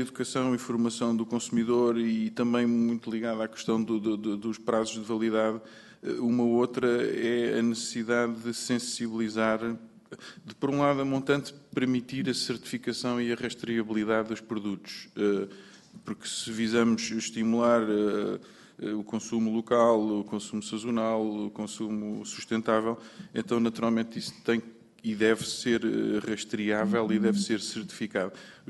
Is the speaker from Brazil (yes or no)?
no; Portugal; enquanto portugueses